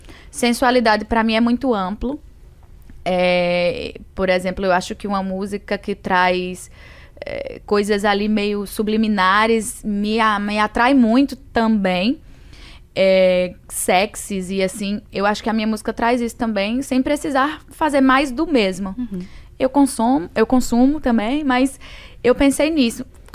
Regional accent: Northeast Region, Brazil; Sou mulher, sou nordestina, vim de uma classe socioeconômica diferenciada

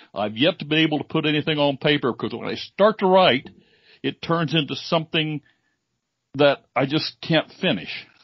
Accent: Illinois, United States; And my dad was a Cubs fan. I grew up in Illinois, Cubs fan.

